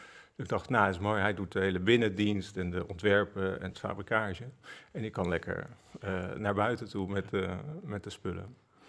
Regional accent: Leiden, South Holland, Netherlands; now in Voorschoten, Netherlands; Ik ben geboren getogen in Leiden. Ik moet eerlijk bekennen dat ik nu niet meer in Leiden woon, maar Voorschoten. Maar ik voel me nog steeds enorm Leidenaar. Mijn werkgebied is hier in de buurt. Ik ben ondertussen 54 jaar.

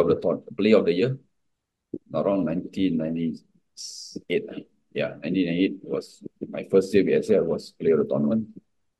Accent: Sembawang, Singapore; I was a Sembawang boy.

